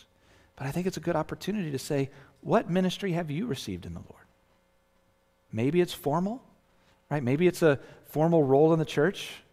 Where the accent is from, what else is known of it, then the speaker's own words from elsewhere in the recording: Chesapeake Bay, United States; You know, I grew up on the Chesapeake Bay